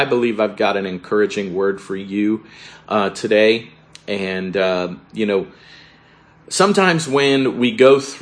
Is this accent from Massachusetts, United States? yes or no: no; Florida, United States; growing up in South Florida, living through several hurricanes and tropical storms